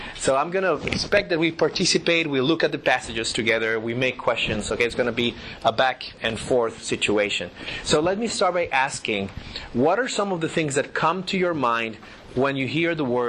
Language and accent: English; Bogota, Bogotá, Colombia; English is a second language; moved away as an adult; also born or lived in United States; I am originally from Bogota, Colombia, South America. And I lived in the States for a while, did my master's in theology in Dallas.